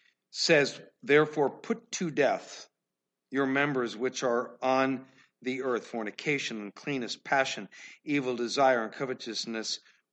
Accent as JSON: {"language": "English", "region": "Iowa", "country": "United States", "said": "Now, I don't know if you've ever seen a barn fire. I'm from Iowa. I've seen one."}